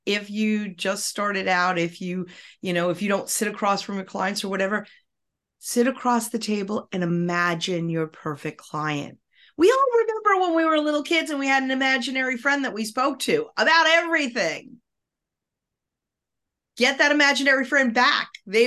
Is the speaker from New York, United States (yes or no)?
yes; New York, United States; I'm from New York. I'm Italian. I speak very fast. I speak with my hands.